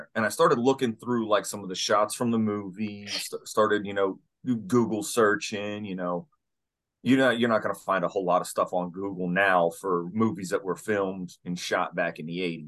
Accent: Pittsburgh, Pennsylvania, United States; now in Columbus, United States; I grew up in Pittsburgh. I lived in Pittsburgh my entire life until I moved to Columbus.

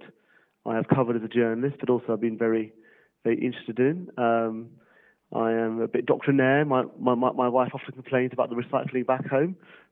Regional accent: London, United Kingdom; I'm a Londoner.

